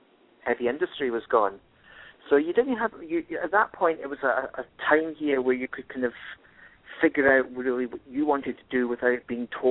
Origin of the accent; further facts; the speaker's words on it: Glasgow, Scotland, United Kingdom; I'm from Glasgow originally, on the west coast of Scotland. No, the east coast of Scotland, I do apologize to all my Glaswegian friends.